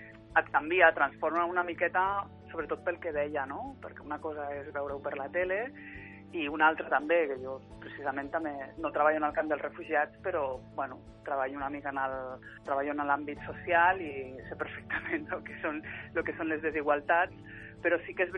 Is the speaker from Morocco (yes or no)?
no; Escaldes-Engordany, Andorra; Jo situaria la meva llumeta a Escaldes d'Engordany, a Andorra, que és d'on vinc. Soc originària d'Andorra i m'estimo molt la meva terra.